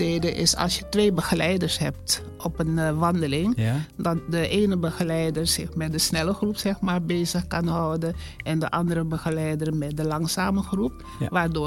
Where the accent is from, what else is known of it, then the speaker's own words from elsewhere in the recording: Suriname; Ik ben in Suriname opgegroeid. Dus heel veel van die plantjes die ken ik niet.